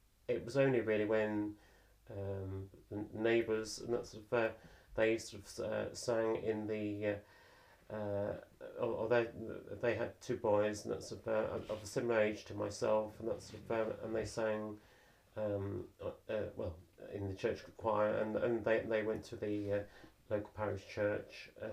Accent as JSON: {"language": "English", "region": "East Midlands", "country": "United Kingdom", "tie": "born or raised there", "said": "I come from Lincolnshire. I was brought up in on a farm. I come from an agricultural family on both sides of the family."}